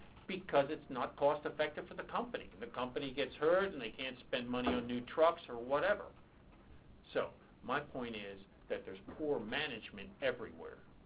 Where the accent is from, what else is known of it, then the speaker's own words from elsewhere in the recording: Pennsylvania, United States; I was raised in Pennsylvania.